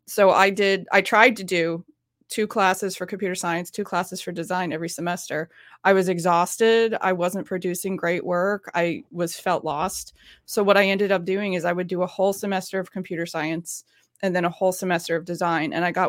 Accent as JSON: {"language": "English", "region": "New York", "country": "United States", "lives_now": "Boston, United States", "said": "I'm a New Yorker living in Boston. I moved to Boston to work at Red Hat."}